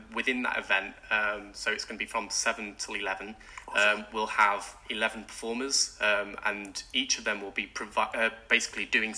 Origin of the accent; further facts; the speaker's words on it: United Kingdom; first language British Sign Language; English is a second language; So basically, both my parents are actually profoundly deaf and they use British Sign Language. And my first language was British Sign Language. I learned to speak when I was actually 3.